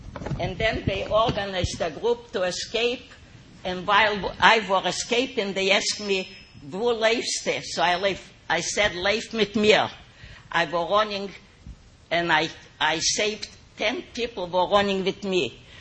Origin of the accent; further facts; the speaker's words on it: Vishnevo, Minsk Region, Belarus; Oh, I am from Stetl Vishnevo, not far from the Novogrudek, from these three brothers where they were in Aleboki.